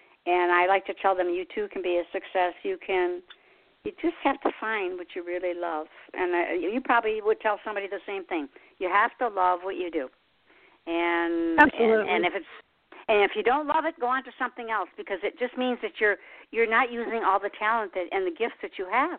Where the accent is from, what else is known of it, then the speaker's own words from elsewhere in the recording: Detroit, Michigan, United States; I came from Detroit, so we had three newspapers, the Free Press, the News, and the Times.